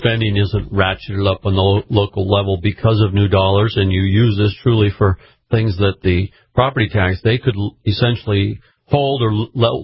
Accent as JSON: {"language": "English", "town": "Tallinn", "region": "North Dakota", "country": "United States", "said": "So I'm from Tallinn, North Dakota, and I've spoken to the mayor in Tallinn about this."}